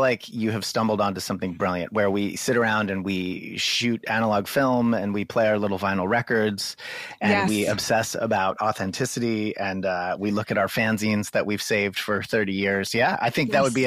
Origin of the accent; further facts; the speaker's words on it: New Jersey, United States; you know, growing up in New Jersey, it is, you know, that is a familiar character.